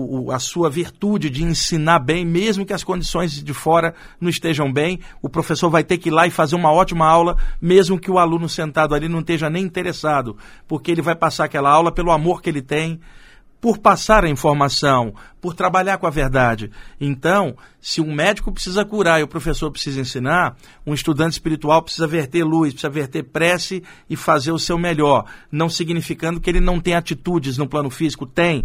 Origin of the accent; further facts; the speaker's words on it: Rio de Janeiro, Brazil; now in São Paulo, Brazil; Eu, como carioca que mora há 20 anos aqui em São Paulo, já passei por isso no Rio de Janeiro também, quando morava lá.